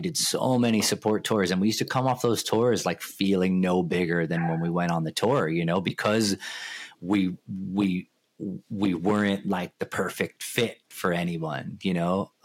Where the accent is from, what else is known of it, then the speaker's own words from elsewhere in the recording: Little Neck, New York, United States; I grew up in Little Neck.